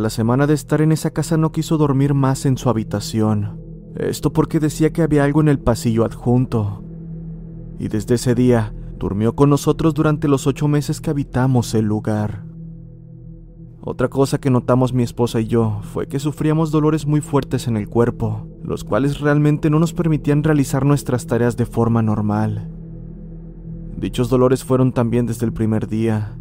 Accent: Venezuela; now in Brazil; Soy de Venezuela, pero vivo en Brasil.

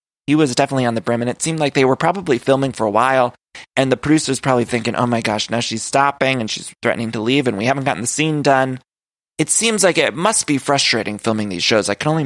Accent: Ohio, United States; I'm from Ohio, I'm from the Midwest.

